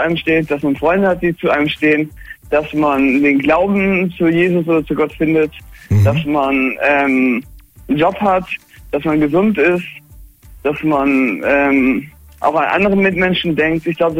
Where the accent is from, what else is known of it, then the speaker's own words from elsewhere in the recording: Sindelfingen, Baden-Württemberg, Germany; Also ich komme aus Sinnefing, das liegt in der Nähe bei Stuttgart.